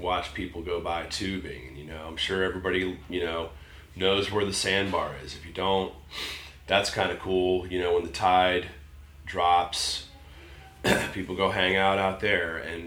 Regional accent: Pennsylvania, United States; but I'm a Yankee, you know, I'm from Pennsylvania. Yes, I've lived her

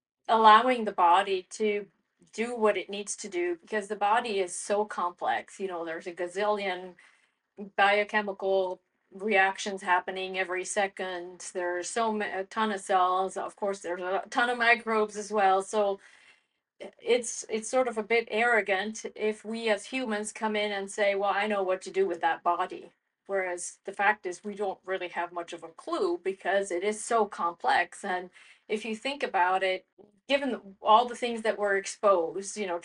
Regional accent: Switzerland; Yeah, so I grew up in Switzerland

